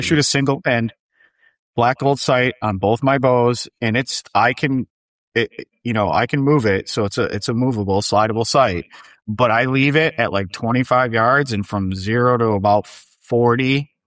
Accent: Syracuse, New York, United States; And, you know, growing up in Syracuse and hunting in that area, people hear about Buffalo because it's a bigger city.

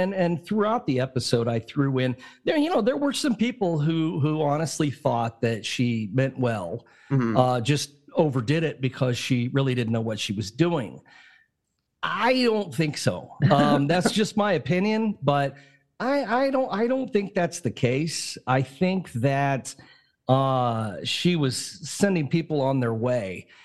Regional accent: Decatur, United States; I grew up in Decatur, and there was one there.

